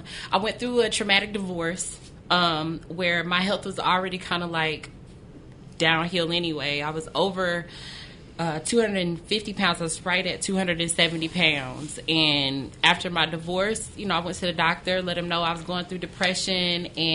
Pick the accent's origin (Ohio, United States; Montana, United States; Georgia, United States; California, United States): Georgia, United States; Warner Robins; So I met a couple down in my hometown, or up in my hometown in Warner Robins, Georgia